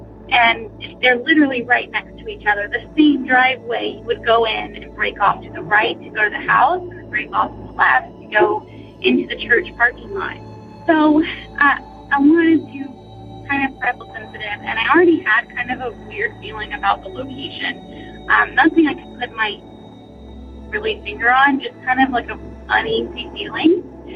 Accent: South Carolina, United States; I am from South Carolina.

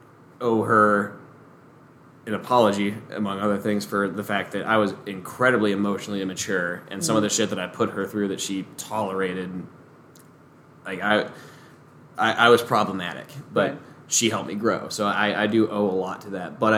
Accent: Hurricane, West Virginia, United States; I am from West Virginia, and I think a lot of my worldviews would make every West Virginian I ever knew just shit their pants.

